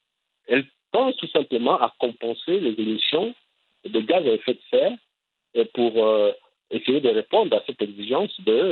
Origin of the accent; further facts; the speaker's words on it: Libreville, Estuaire, Gabon; je suis de Libreville